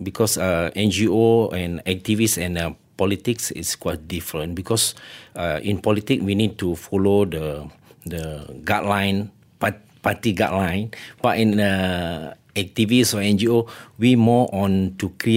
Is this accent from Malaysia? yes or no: yes; Kampung Bukit Rok, Pahang, Malaysia; now in Kuala Lumpur, Malaysia; I'm from Mahuntam, from Kampung Bukit Rok Bra, Pahang. Then I'm from Semlai tribe. Now I'm staying in Kuala Lumpur.